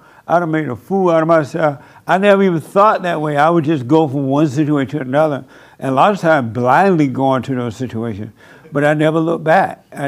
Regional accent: Alabama, United States; even when I saw when I moved to the city from Alabama, I saw other culture

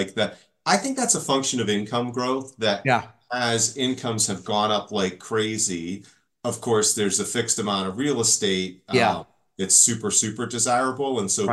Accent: Walpole, Massachusetts, United States; Walpole, Mass, which is south of Boston, kind of near where the Patriots play at Gillette Stadium. And it was a nice, it's a nice suburban town.

